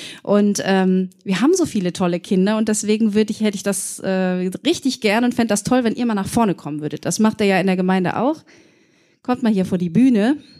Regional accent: Hüffen, Germany; Wir kommen aus Hüffen. Wir kommen halt nicht aus Altenhüffen, sondern wir kommen aus der anderen Richtung, eben aus Hüffen.

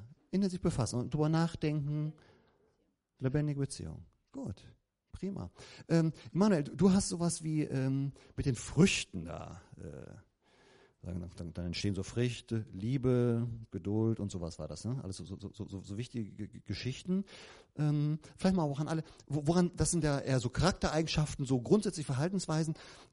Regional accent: North Rhine-Westphalia, Germany; Ja, merkt man, wir sind aus Westfalen, da muss man Apfelbaum haben.

